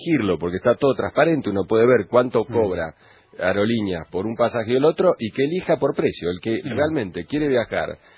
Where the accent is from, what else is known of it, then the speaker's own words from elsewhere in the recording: Ingeniero Luiggi, La Pampa, Argentina; Yo soy de Ingeniero Luis y puedo decir Ingeniero Luis y La Pampa, una persona de Ingeniero Luis y La Pampa